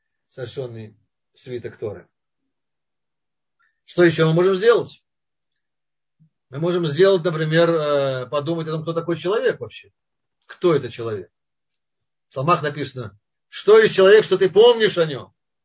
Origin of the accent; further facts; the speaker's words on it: Moscow, Russia; Ну, вот я москвич, например.